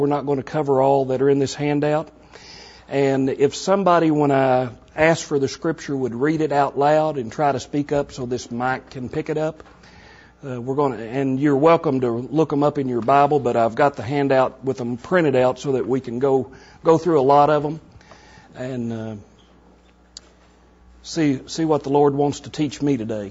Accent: Wichita Falls, Texas, United States; I'm from Wichita Falls here. In 79, we had a tornado here that took out 1/3 of the houses

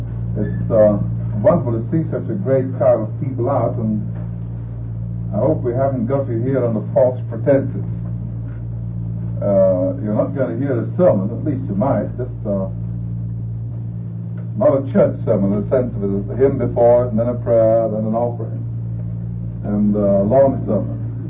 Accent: England, United Kingdom; as you recognize, an Englishman. Frank has already told you that, but you recognize it anyhow by my accent.

